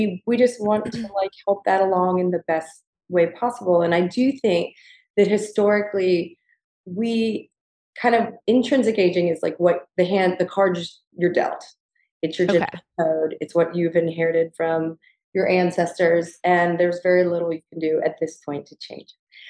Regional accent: the South, United States; And Gigi and I both growing up in the South

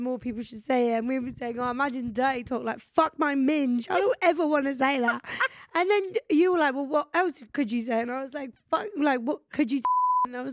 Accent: Texas, United States; I'm from Texas.

